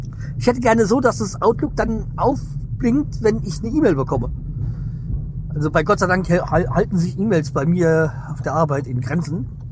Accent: Hesse, Germany; born there; wie ich als gebürtiger Hesse

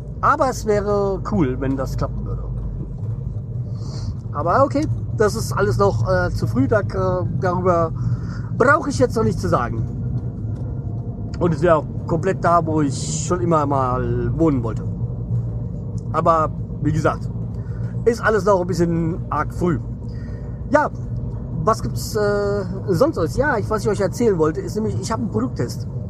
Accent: Hanau, Hesse, Germany; Ja, wie gesagt, Hanau-Steinheim, das ist der Stadtteil, wo ich aufgewachsen bin, obwohl ich da nie gelebt habe. Also, ich habe eigentlich einen Stadtteil weiter gewohnt, bin aber in Steinheim konfirmiert worden

